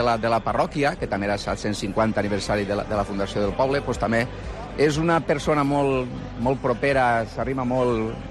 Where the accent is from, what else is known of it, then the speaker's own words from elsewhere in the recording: Vila-real, Valencian Community, Spain; som de Vila-real, és un dia gran